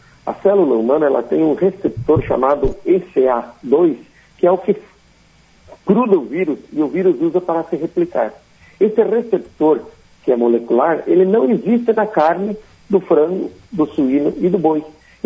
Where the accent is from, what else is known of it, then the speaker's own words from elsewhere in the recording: Rio Grande do Sul, Brazil; Eu sou gaúcho, moro aqui em Porto Alegre também